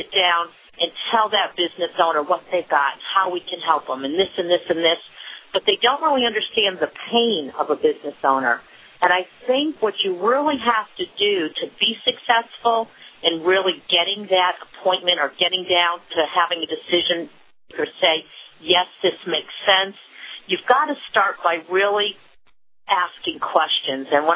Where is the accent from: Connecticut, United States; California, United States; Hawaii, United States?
Connecticut, United States; now in Atlanta, United States; I'm originally from Connecticut, moved to Atlanta, Georgia in 2000